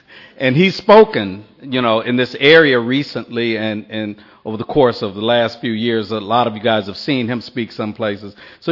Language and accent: English; Los Angeles, California, United States; born there; I was born on December the 7th, 1954, in Los Angeles, California, actually in a little suburban area of Los Angeles called Watts.